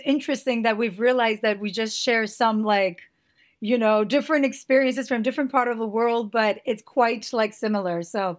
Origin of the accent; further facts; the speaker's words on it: Iran; English is a second language; moved away as an adult; now in Montreal, Canada; I moved to Montreal from Iran in 2007 as an international student.